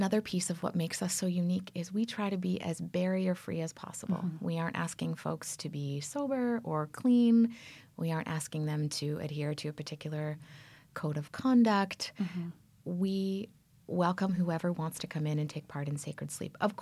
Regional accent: Toronto, Ontario, Canada; But I'm from Canada. My very first incarnation was in the arts.

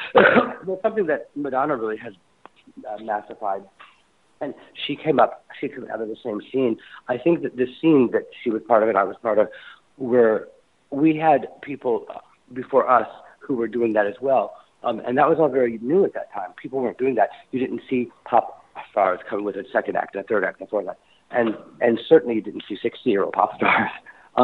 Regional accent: Indiana, United States; But they brought up my whole, you know, growing up in Indiana, and, you know, the whole thing.

